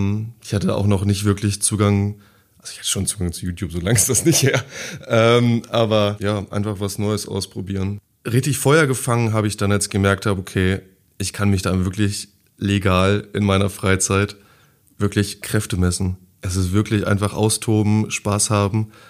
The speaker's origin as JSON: {"language": "German", "town": "Stadthagen", "region": "Lower Saxony", "country": "Germany", "said": "also ich komme aus Landkreis Schaumburg, Stadthagen"}